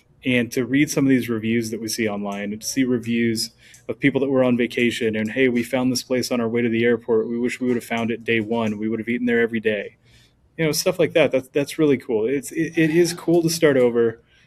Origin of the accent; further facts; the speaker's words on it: New Mexico, United States; We're from Eastern New Mexico.